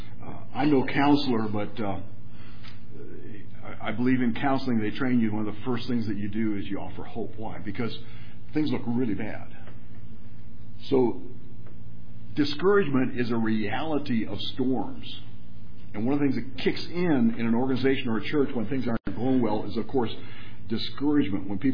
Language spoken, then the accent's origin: English; Nigeria; I grew up in Nigeria, and we didn't have OSHA back then